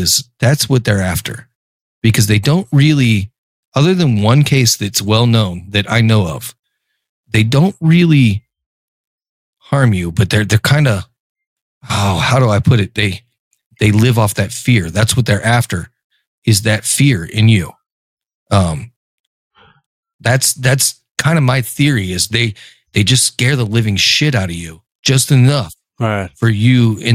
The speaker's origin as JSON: {"language": "English", "region": "Ohio", "country": "United States", "tie": "born or raised there", "said": "So growing up in Ohio, you know, we have lots of cornfields there and lots of cow pastures and lots of farmland."}